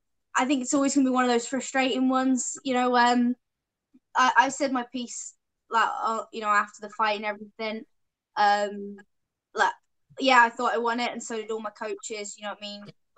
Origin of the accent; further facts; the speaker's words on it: United Kingdom; because obviously I'm British